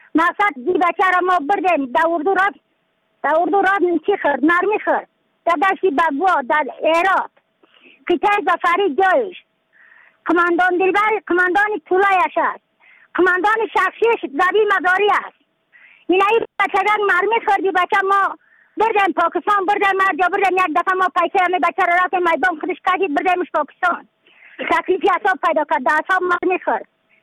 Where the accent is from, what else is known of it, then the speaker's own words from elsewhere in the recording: Badakhshan, Afghanistan; از بدخشان هستم، مرکز بدخشان ولسوالی اتل پایان قیره وینگ.